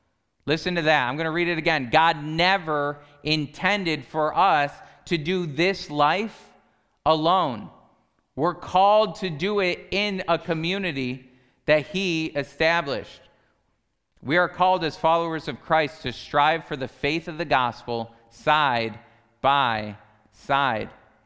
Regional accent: United States; We're American in here, so we like to own our rights.

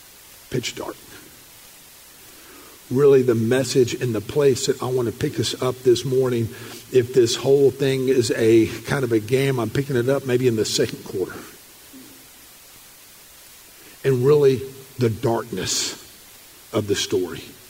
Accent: Nashville, Tennessee, United States; I grew up in Nashville, and it just kind of ran along it

